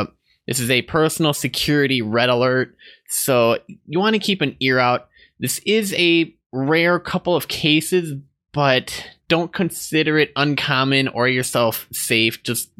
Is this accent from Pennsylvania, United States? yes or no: no; Wisconsin, United States; I grew up in Wisconsin. I only know so much as the seasons allow me to.